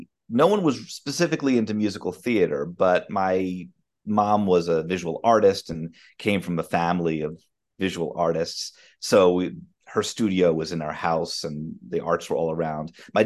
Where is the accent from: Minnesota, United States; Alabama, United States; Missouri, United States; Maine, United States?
Maine, United States; now in New York City, United States; since I was about 13 years old, growing up in Maine